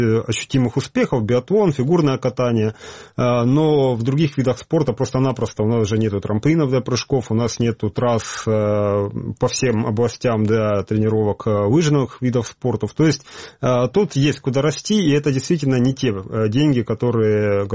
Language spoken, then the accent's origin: Russian; Donetsk, Donetsk Oblast, Ukraine; Я сам из Донецка, и весной 2014-го как раз выходил на эти митинги проукраинские